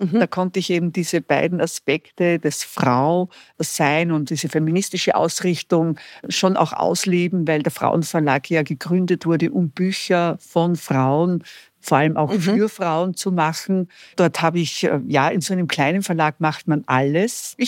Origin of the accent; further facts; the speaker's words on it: Upper Austria, Austria; Ich bin in Oberösterreich im Mühlviertel geboren, in einem kleinen Ort. Bin dort aufgewachsen mit 6 Geschwistern. Ich war die Vorletzte. Meine Eltern hatten ein Gasthaus, die waren dort der Kirchenwirt.